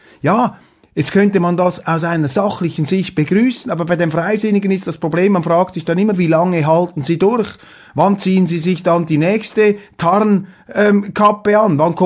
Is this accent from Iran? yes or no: no; Switzerland; gerade wir als Schweizer dürfen uns erst recht nicht einnebeln lassen, weil wir sind nicht einer dieser mächtigen Riesen.